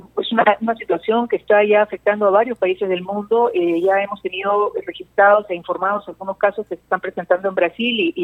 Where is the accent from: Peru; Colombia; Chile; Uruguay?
Peru; tenemos como peruanos que entender que hay que explotar las mejores condiciones posibles